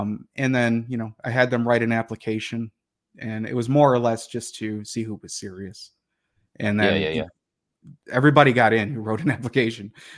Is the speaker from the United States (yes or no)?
yes; Detroit, Michigan, United States; I grew up more or less actually really in like lower class. I grew up in Detroit. And in the city of Detroit